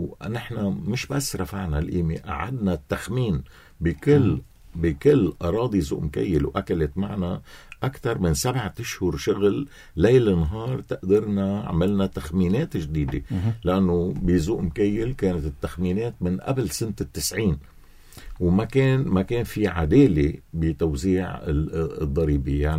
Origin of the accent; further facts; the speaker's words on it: Zouk Mikael, Keserwan-Jbeil, Lebanon; كل أول سبت من أيلول نعمل حفلة لضيعة زوق مكيل بسميينا بلدتنا العيد